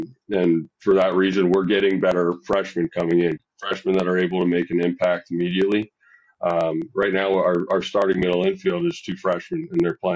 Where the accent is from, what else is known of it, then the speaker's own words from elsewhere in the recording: Baltimore, Maryland, United States; I'm from Baltimore, Maryland. I moved up here in the fall of 2012 for my freshman year, and I have been here ever since.